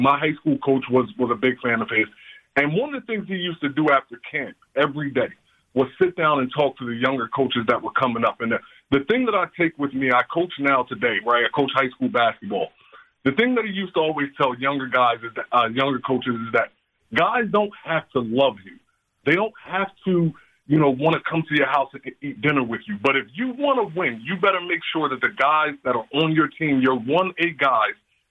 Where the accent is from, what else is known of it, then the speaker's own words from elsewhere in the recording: North Carolina, United States; I grew up playing basketball in North Carolina.